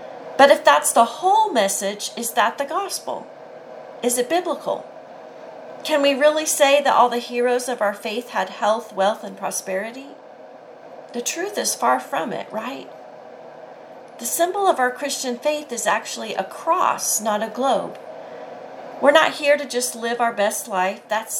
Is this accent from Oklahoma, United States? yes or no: yes; Oklahoma, United States; As most of you know, I'm from Oklahoma, a televangelism mecca.